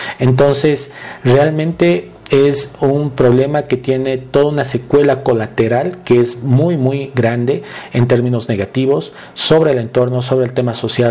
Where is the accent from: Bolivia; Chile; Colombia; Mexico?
Bolivia; Pues somos nosotros los bolivianos, porque es muy poca de esta producción que sale de nuestro país.